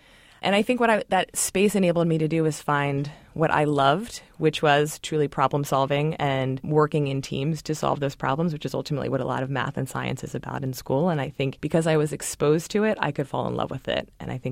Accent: Baltimore, Maryland, United States; So, I grew up in Baltimore, Maryland. My father was an entrepreneur and started multiple transportation and messenger businesses in D.C.

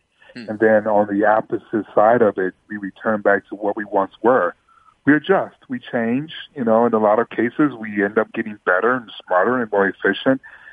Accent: Detroit, Michigan, United States; I'm from Detroit.

